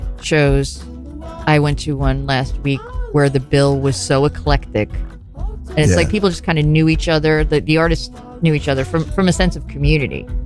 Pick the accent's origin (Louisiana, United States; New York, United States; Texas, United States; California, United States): New York, United States; New York City; as a New Yorker, it's kind of like, well, I'm from here.